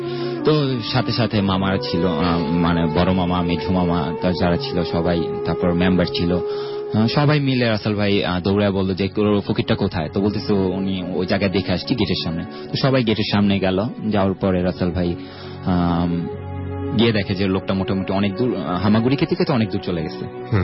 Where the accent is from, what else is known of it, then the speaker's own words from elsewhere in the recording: Narayanganj, Dhaka Division, Bangladesh; নারায়ণগঞ্জ ফতুল্লা লালপুর থেকে এসেছি।